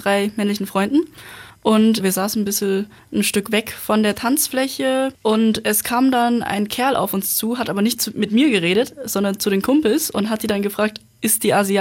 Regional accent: Straubing, Bavaria, Germany; ich persönlich komme aus Straubing, Niederbayern, bin da auch geboren und aufgewachsen, aber meine Eltern sind beide aus Vietnam.

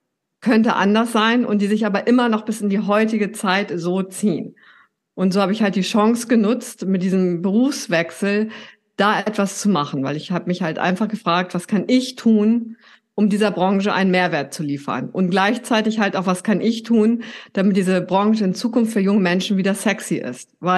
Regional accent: Northern Germany, Germany; moved away as an adult; now in Vienna, Austria; Also ich bin norddeutsch. Vielleicht haben deine ZuhörerInnen und deine ZuschauerInnen das schon gehört. Ich komme aus Norddeutschland ursprünglich und lebe aber in Wien. Bin hier für einen Job nach Wien gezogen

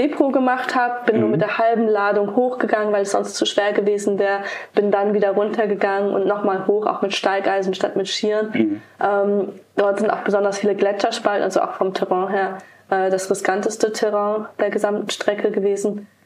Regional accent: Bielefeld, North Rhine-Westphalia, Germany; ich komme ursprünglich aus Bielefeld.

